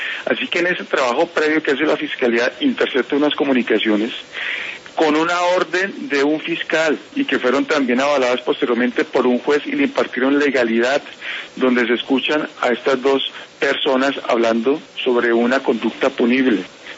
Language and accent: Spanish; Colombia